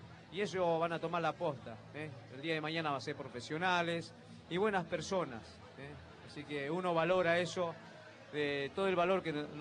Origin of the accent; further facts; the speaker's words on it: Jujuy, Argentina; yo la verdad que soy de Jujuy